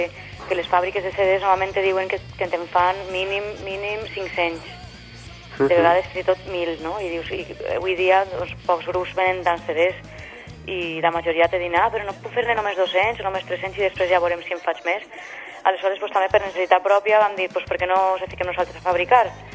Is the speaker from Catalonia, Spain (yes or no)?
no; Valencian Community, Spain; Volíem que fora la comarca perquè nosaltres som del Camp de Túria